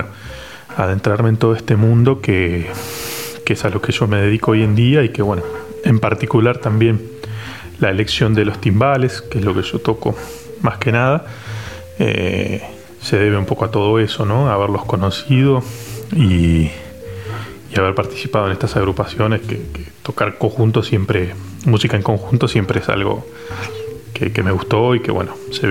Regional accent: Bahía Blanca, Buenos Aires Province, Argentina; Yo soy oriundo de Bahía Blanca

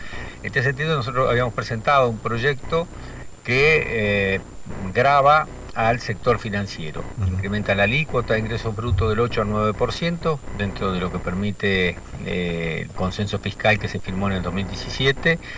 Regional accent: Entre Ríos, Argentina; Sí, bueno, nosotros nos entrerrianos hace años ya que venimos reclamando desde Jorge Busti hasta Gustavo Bordet

